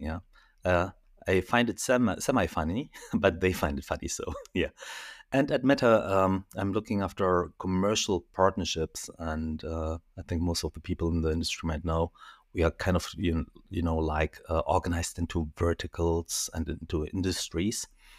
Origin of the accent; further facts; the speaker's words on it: Düsseldorf, North Rhine-Westphalia, Germany; also born or lived in South Korea; now in Berlin, Germany; So I'm based in Berlin since 13 years, but I'm in Germany over 40 years. I'm originally, I was born in South Korea. Moved over to Düsseldorf when I was a kid and went to school, studied there